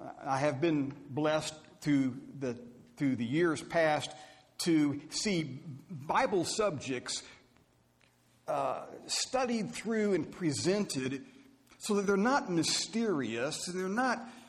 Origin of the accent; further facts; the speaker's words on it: Valley Station, Kentucky, United States; I grew up in Valley Station, Kentucky, and W.O. Byers and Brother Hatton were elders of the church at Valley Station.